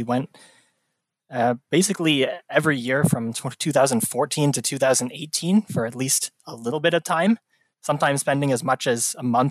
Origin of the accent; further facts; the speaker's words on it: Toronto, Ontario, Canada; born there; because I was born in Toronto